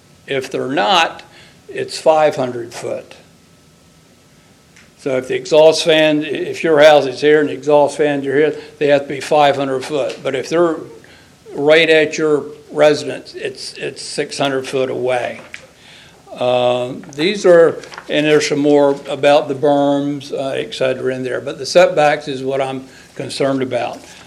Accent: Delaware, United States; And I grew up in Sussex County. I grew up in the country, and I'm proud to say that I'm a country boy.

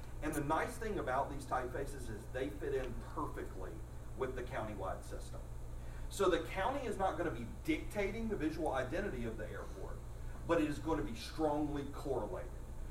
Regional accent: South Carolina, United States; now in Milford, United States; I live right up the road in Milford. I'm actually not from here, born and raised in South Carolina.

